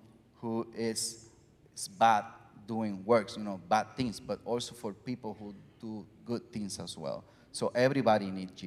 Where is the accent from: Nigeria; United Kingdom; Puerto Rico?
Puerto Rico; Comerío; English is a second language; So I'm originally from Comerío, Puerto Rico